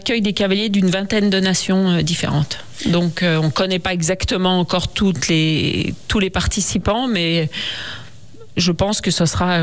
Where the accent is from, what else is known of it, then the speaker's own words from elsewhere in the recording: Megève, Auvergne-Rhône-Alpes, France; Bah parce que moi je suis de Megève et donc pour moi c'était une évidence de le faire ici